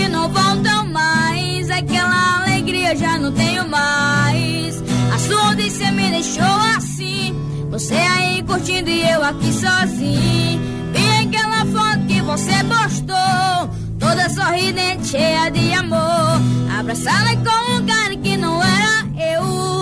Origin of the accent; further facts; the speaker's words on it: Riacho Verde, Brazil; Eu sou lá do distrito de Riacho Verde, mas só que a maioria do tempo onde mais eu fico é na Vazante.